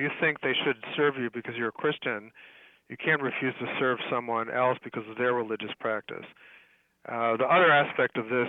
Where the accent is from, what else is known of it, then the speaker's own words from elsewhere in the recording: New Jersey, United States; I grew up in New Jersey because I'm Jewish, and my father could not find a job in New York City because they were discriminating against Jewish engineers.